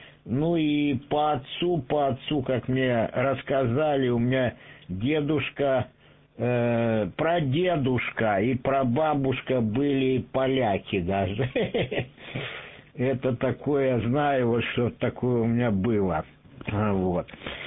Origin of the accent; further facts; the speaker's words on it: Vladivostok, Primorsky Krai, Russia; когда я в Праге говорил, что я из Владивостока